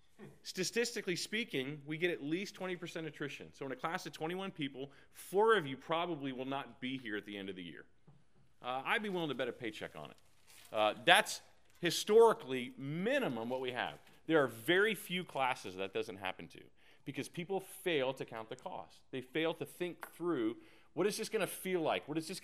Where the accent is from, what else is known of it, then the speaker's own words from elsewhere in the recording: Texas, United States; I'm from Texas.